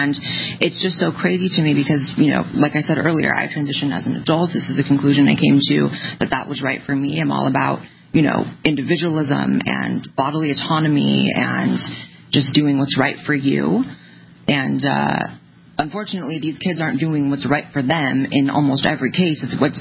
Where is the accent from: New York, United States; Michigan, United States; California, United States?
California, United States; now in Austin, United States; I'm from California, Austinite now. That was one of the best decisions of my life to move to Texas.